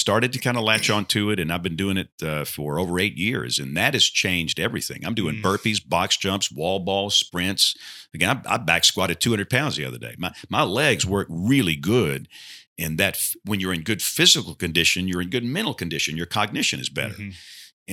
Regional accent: Greenville, Alabama, United States; And I'm from Greenville, this little town south of Montgomery.

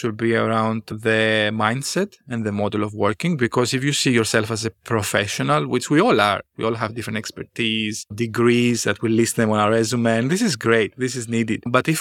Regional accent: Greece; also born or lived in Brazil; now in Australia; Originally, I'm from Greece, and I also lived in Australia. Then I lived for 5 years in Brazil, and now I'm back in Australia for 6 years. So I speak Greek, English, and Portuguese, and some Spanish.

